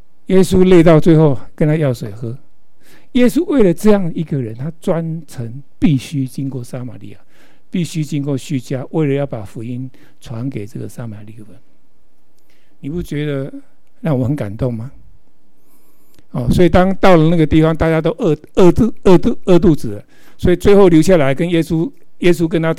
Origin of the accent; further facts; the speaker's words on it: Kaohsiung, Taiwan; 我自己在高雄，刚刚在高雄长大了。我们一个石油公司啊，中国石油公司，就高雄炼油厂。然后我在那边长大